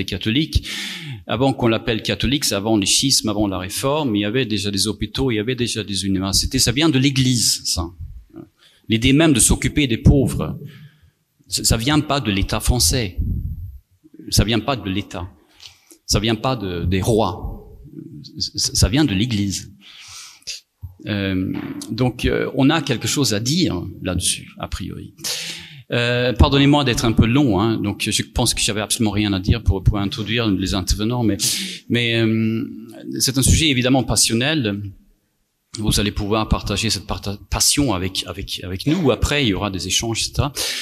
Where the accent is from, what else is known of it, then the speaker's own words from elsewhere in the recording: Sweden; French is a second language; Moi-même, avec mon accent bizarre, avec mon nom bizarre, je vous dis que je viens d'un pays qui a un modèle. Je suis suédois